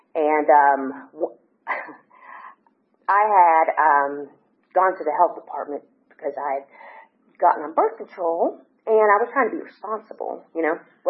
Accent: Tennessee, United States; born there; So I was born in Tennessee. I was raised in a very large family. I was the second of six, and grew up in a very religious home.

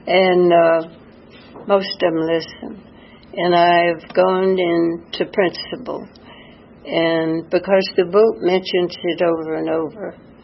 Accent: LaGrange, Georgia, United States; born there; that I was born in LaGrange, Georgia, married at 16, had three children.

